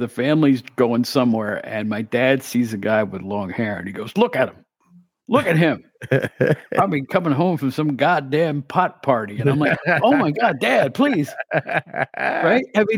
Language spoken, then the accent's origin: English; New York City, New York, United States; I mean, I was that from New York City.